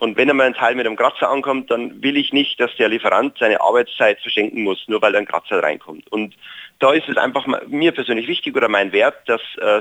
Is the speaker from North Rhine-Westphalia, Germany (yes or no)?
no; Bavaria, Germany; also born or lived in Vienna, Austria; now in Freiburg, Germany; Ich bin ursprünglich aus Bayern. Das hört man vielleicht auch ein bisschen vom Dialekt. Ich habe dann in Wien studiert und habe in Wien jemanden kennengelernt, der in Freiburg eine Firma hat, wo ich dann auch gearbeitet habe. Und darauf bin ich nach Freiburg gekommen.